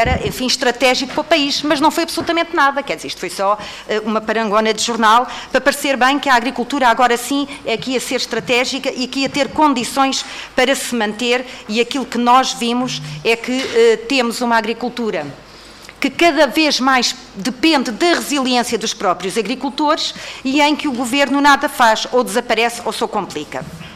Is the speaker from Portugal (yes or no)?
yes; Alentejo, Portugal; como alentejana que sou, de facto nós vemos o nosso território morrer